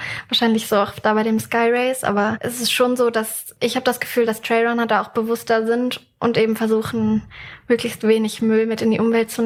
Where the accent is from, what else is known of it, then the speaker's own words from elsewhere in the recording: Germany; ich komme selbst ursprünglich aus der Nähe vom Harz.